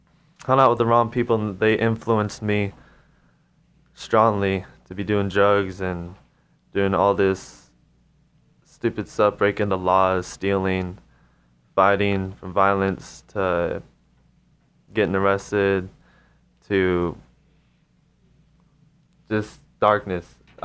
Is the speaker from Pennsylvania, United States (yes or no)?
no; Reno, Nevada, United States; born there; I was born in Reno, Sparks area, 1996, and I was lost the day I was born. But I was raised by my grandparents in a Christian family.